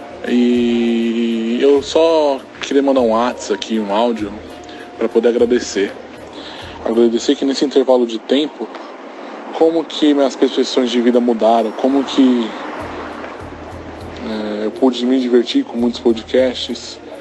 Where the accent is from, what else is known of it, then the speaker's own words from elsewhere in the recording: São Paulo, Brazil; sou de São Paulo, tenho 25 anos